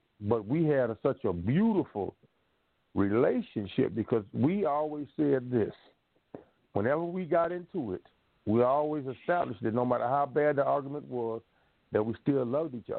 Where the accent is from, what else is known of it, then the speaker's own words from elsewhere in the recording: Tulsa, Oklahoma, United States; from Tulsa, Oklahoma, from Black Wall Street.